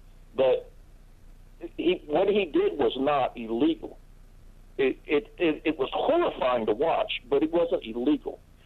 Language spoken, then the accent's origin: English; Miami, Florida, United States; I grew up in Miami, okay, and not in a good neighborhood.